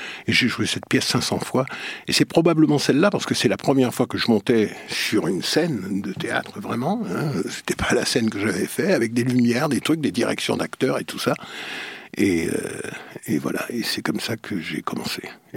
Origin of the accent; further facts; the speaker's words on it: Guadeloupe; Puisque je suis né en Guadeloupe, on a resté ce que j'ai 7 ou 8 ans, ensuite on est parti 2 ans, je suis revenu, je devais avoir 10 ans, un truc comme ça, bon, peu importe. Et je suis revenu, et je suis reparti définitivement, j'avais 15 ans.